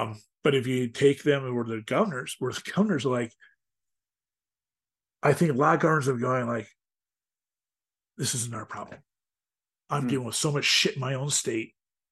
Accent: Platteville, Wisconsin, United States; also born or lived in Dubuque, Iowa; I'm from Platteville, Wisconsin, right near the Mississippi. I lived for many years in Dubuque.

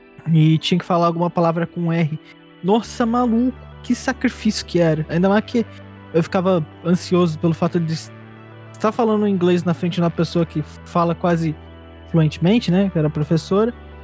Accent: Rio de Janeiro, Brazil; accent: carioca; Eu não tenho tanto sotaque assim de carioca. Eu tenho sotaque, mas eu não puxo tanto o S. Tipo, falar S. Sabe? Eu não vou saber fazer. Mas eu não tenho tanto sotaque assim quanto as pessoas do lado do Rio de Janeiro.

